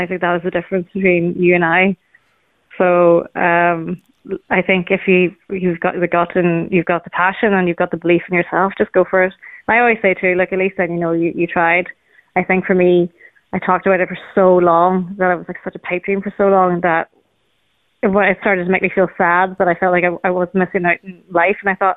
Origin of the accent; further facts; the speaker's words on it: Ireland; I was buying it anyway just because I wanted to support you being Irish, but now I love the product. And that was great. I just think the Irish, what we do is great.